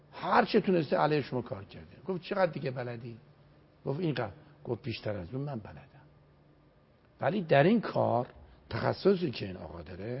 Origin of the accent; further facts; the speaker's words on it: Iran; من به عنوان یک ایرانی، من آتش میگیرم، میسوزم